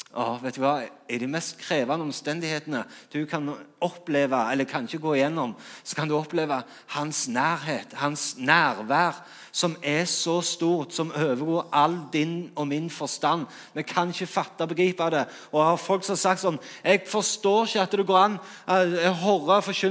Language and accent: Norwegian; Rogaland, Norway; Her kom jeg fra Jæren, liksom, rolig og trygge forhold liksom, i Norge